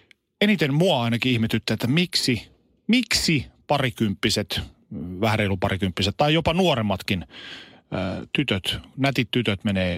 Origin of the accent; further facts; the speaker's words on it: Oulu, North Ostrobothnia, Finland; mä olen Oulusta aluperin kotoisin